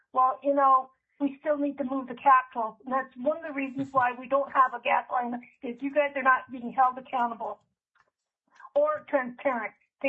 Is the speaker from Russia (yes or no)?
no; Wasilla, Alaska, United States; from Wasilla.